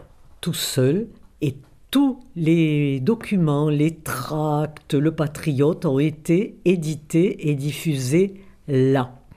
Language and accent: French; Occitanie, France; born there; Voilà, je suis née dans l'Aveyron pour des raisons liées à la résistance. Parce que mon père était corse